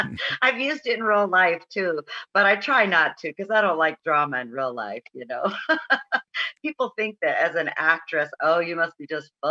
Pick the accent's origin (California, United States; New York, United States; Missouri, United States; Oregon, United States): California, United States; San Diego; Well, I'm from San Diego, California, and I grew up in foster homes.